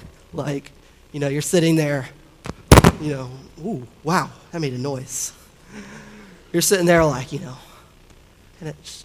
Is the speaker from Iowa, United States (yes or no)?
no; Florida, United States; I'm born and raised in Florida. Love Florida. I love Florida, but I'm from South Florida originally.